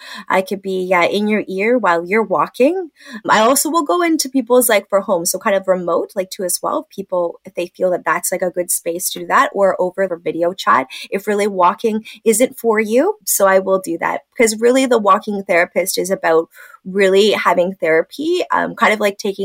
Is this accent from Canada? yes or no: yes; Dundas, Ontario, Canada; I grew up in Dundas, Ontario, near Hamilton, for people that that are not aware of that.